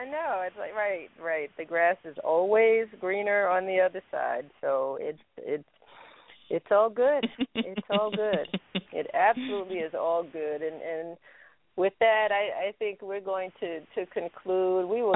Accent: New York, United States; I can't sound like I grew up in the Midwest when I grew up in New York.

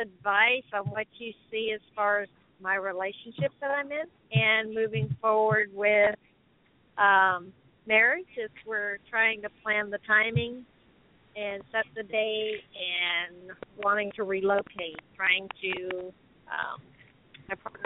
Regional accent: Florida, United States; I'm from South Florida.

